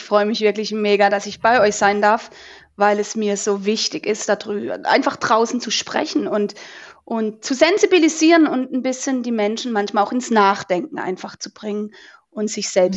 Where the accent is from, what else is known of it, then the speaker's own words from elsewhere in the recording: Baden-Württemberg, Germany; Ich komme aus Süddeutschland, Katharina, nicht Bayern, aber Baden-Württemberg. Ich komme vom Kaiserstuhl, einer Weingegend. Ich sag immer, ich bin Wein, so bin ich aufgewachsen.